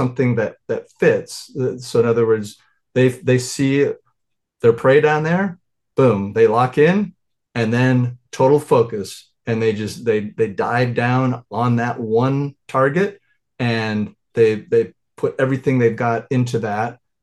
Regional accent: Montana, United States; So the three-part formula, I grew up in Montana. I used to watch eagles hunt.

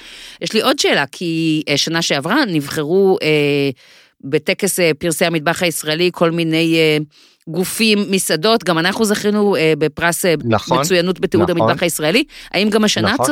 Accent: Hod HaSharon, Central District, Israel; also born or lived in Raanana; בדירה הראשונה שההורים שלי גרו, כשנולדתי ברעננה, היה באמת מטבח קטן

